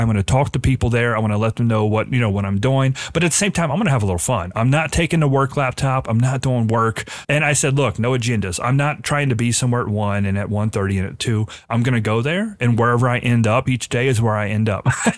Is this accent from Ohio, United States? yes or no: yes; Cincinnati, Ohio, United States; I'm from the Midwest. I live in Cincinnati, Ohio, and we're fine.